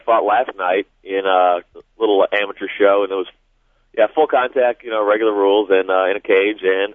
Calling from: St. Louis, Missouri, United States; Hey, Brian. … in St. Louis.

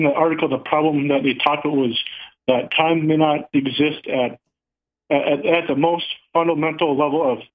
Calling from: Minnesota, United States; from somewhere in Minnesota.

